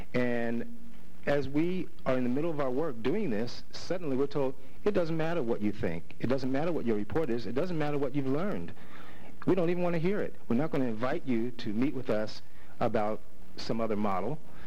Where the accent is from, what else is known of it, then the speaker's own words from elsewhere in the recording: Philadelphia, Pennsylvania, United States; He grew up in South Central Los Angeles. I grew up in North Philly. So as I said, we know what police abuse is about.